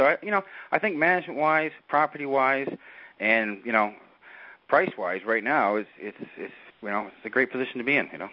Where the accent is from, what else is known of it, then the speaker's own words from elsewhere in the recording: Canada; I'm from Canada. I came back to Canada